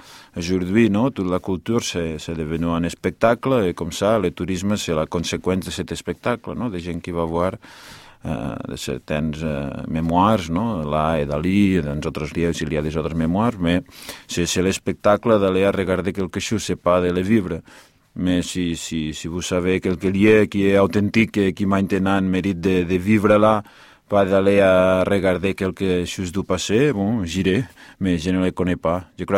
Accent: Banyoles, Catalonia, Spain; born there; French is a second language; j'habite à la campagne et peut-être que là, je suis né à Vagnoles, au nord, à côté de la frontière avec la France. Je suis né à côté de Dalí, où était né Dalí.

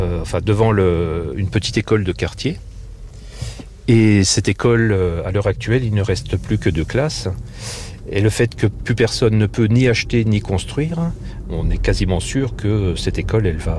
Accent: Gérardmer, Grand Est, France; born there; donc je suis né à Gérardmer dans les années 73.

